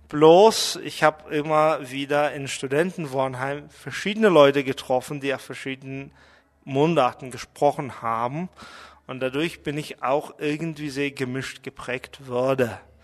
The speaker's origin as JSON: {"language": "German", "country": "Mongolia", "second_language": "German", "lives_now": "Munich, Germany", "said": "Also ich kann mich so zum Teil als Münchner bezeichnen, aber andersrum, ich bin auch Mongole geblieben. Und das merkt man auch bei meinem Akzent, dass ich nicht wirklich so Münchner spreche."}